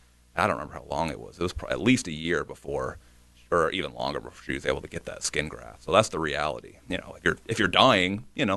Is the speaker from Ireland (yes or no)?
no; Canada; Yeah, as a Canadian here, I can answer that.